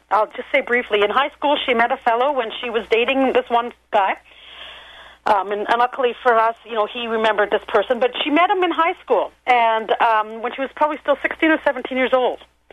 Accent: Canada; I'm actually from Canada. I'm in Canada

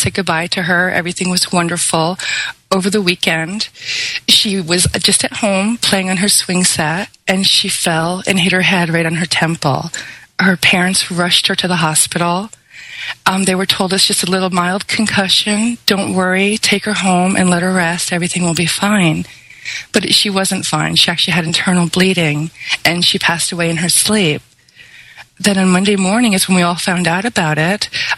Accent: East Coast, United States; I live in the United States. I grew up on the East Coast, pretty much had a normal life.

